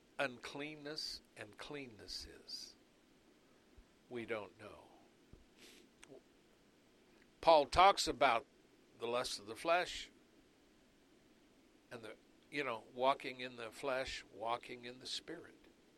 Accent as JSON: {"language": "English", "country": "United States", "said": "Now, I'm an American, been that way all my life. My family goes way back."}